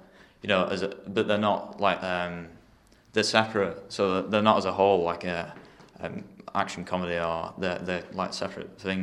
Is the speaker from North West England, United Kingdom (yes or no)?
yes; Bolton, North West England, United Kingdom; I'm 16, and I'm from Bolton.